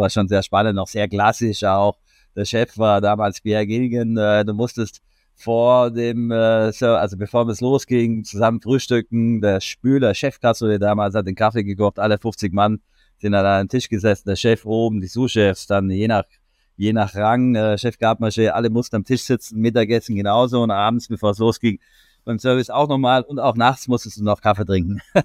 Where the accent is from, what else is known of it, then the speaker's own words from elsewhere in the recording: Baden-Württemberg, Germany; erstens komme ich aus dem Schwarzwald, also das Markgräflerland, bin ja wirklich auch da unten geboren und bin also wirklich ein Badener, wie hier im Buche steht. Und dort bin ich aufgewachsen in einem kleinen Ort mit 300 Einwohnern